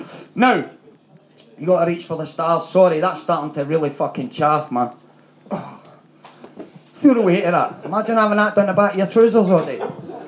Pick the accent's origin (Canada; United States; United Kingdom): United Kingdom; Scotland; now in London, United Kingdom; I have the misfortune of having to live in London. And being Scottish and living in London